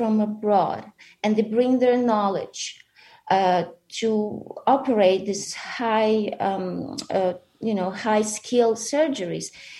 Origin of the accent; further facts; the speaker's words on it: Ukraine; So there's this hospital in Ivano-Frankivsk region. It's like 2 hours from my hometown. I actually went to college there.